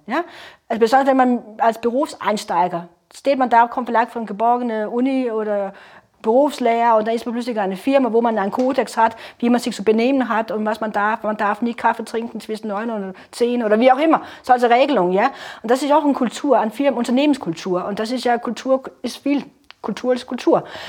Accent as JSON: {"language": "German", "region": "North Denmark Region", "country": "Denmark", "tie": "born or raised there", "said": "meine Heimat natürlich, das ist ja super, ja, der Jammerbucht, wo ich herkomme, kurz bevor Norwegen anfängt."}